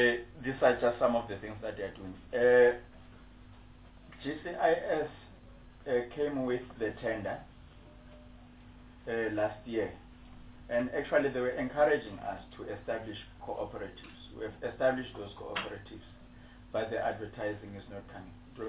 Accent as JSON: {"language": "English", "region": "Mpumalanga", "country": "South Africa", "said": "I come from Mpumalanga province."}